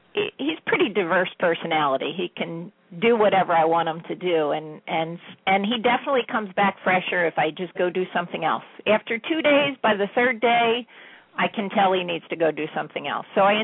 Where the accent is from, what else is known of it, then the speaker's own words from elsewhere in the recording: Pennsylvania, United States; Well, I'm from Pennsylvania, York County